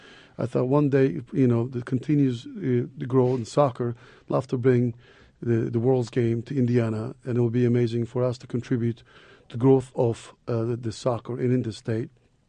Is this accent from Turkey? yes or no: yes; Turkey; moved away; I grew up in Turkey, so most of the world, this is the sport, and everybody wants to play because it's very accessible.